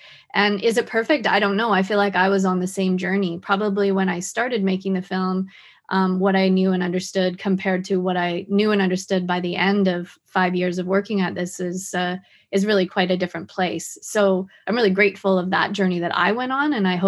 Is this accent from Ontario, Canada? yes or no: no; Whitehorse, Yukon, Canada; I'm from Whitehorse.